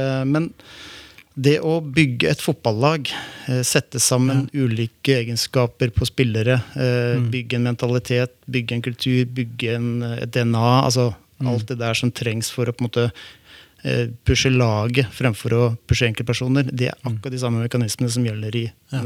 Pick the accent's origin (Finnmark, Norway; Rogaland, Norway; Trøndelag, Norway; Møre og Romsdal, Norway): Rogaland, Norway; Sandnes; accent: Eastern Norwegian; also born or lived in Rælingen; så lenge jeg er oppvokst i Sandnes, hvor jeg flyttet dit som 6-åring eller 7-åring. Jeg er født i Lillestrøm, eller da, rett og slett i Rælingen.